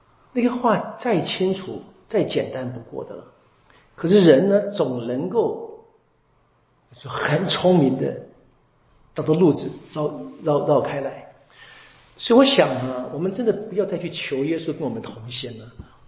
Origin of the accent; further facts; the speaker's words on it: Taiwan; 我们台湾人喜欢说的不爽，就很难。